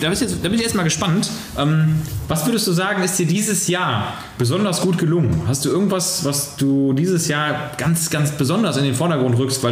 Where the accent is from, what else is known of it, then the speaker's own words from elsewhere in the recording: Mönchengladbach, North Rhine-Westphalia, Germany; Ich habe wirklich einen Großteil meiner Jugend in den Ferien, also wirklich in den Ferien konzentriert auf dem Abi, so nannte der sich damals, deshalb habe ich dann auch Abi gemacht später, Abenteuerspielplatz in Bonnenbroich, Mönchengladbach-Bonnenbroich verbracht.